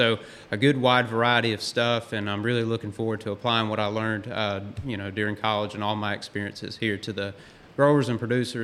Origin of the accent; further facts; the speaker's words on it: Perry, Georgia, United States; also born or lived in Tifton; I'm a South Georgia boy. That's true. I grew up in Perry, but just above South Georgia, but I lived in Tifton for a good while.